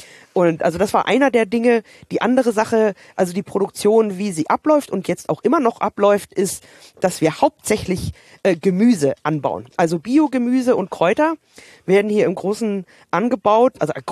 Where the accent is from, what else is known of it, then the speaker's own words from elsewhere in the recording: Canada; Nee, also das gab's bei uns in Kanada auch überhaupt nicht. Also ich muss auch sagen, dass die Kanadier wesentlich entspannter hinsichtlich Cannabiskonsum sind.